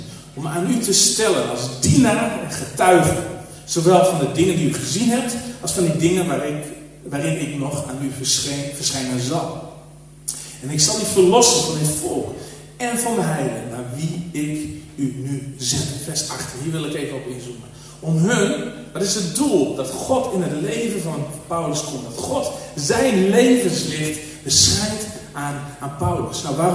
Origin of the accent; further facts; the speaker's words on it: Netherlands; Misschien zijn wij als Nederlanders, hebben we wat meer keer nodig. Zo een beetje wat hardleers, koppig.